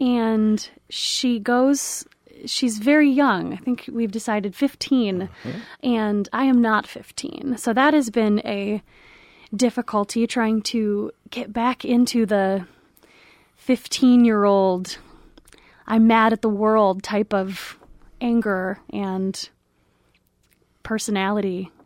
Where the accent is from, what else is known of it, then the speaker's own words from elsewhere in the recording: Portage, Michigan, United States; Well, I was born and raised in Portage, went to Portage Northern.